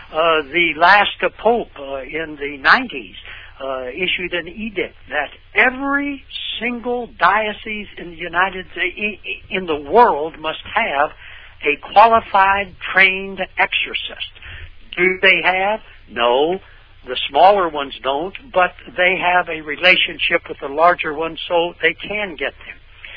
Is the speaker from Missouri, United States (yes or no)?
yes; Missouri, United States; I grew up in Ozarks of southwestern Missouri, was much more evangelical.